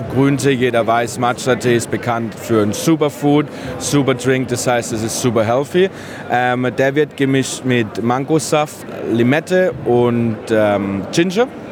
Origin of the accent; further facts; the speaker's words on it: Regensburg, Bavaria, Germany; now in Melbourne, Australia; Ich bin ursprünglich aus Regensburg im schönen Bayern. Wohne seit 2 Jahren in Melbourne